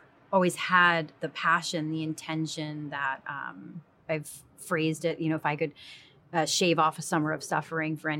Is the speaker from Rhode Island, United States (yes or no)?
yes; Rhode Island, United States; born there; I was born in Rhode Island.